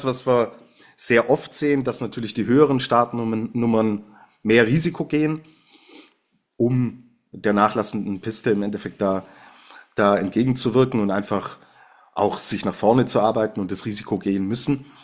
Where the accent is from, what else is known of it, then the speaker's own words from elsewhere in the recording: Switzerland; also als Schweizer Skifan wäre ich, was den Slalom der Frauen vor allen Dingen angeht, extrem happy.